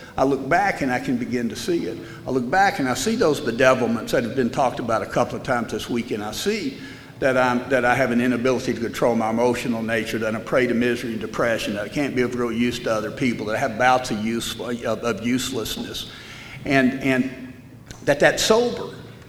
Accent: Smyrna, Tennessee, United States; I grew up in Smyrna, Tennessee, which is just outside of Nashville. And I'm a middle-class family.

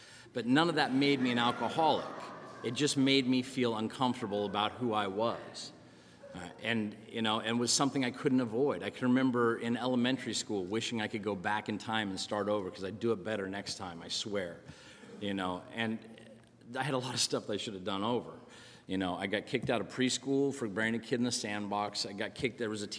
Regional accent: New Jersey, United States; now in Beaverton, United States; I moved from New Jersey to Beaverton, Oregon. And it was a pretty big leap for me. I had a bad accent. I talked like wook and doog

